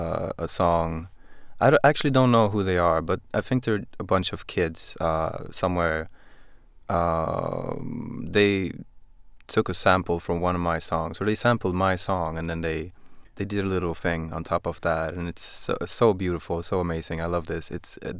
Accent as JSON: {"language": "English", "region": "Västra Götaland", "country": "Sweden", "tie": "born or raised there", "said": "because I grew up slightly outside of Gothenburg"}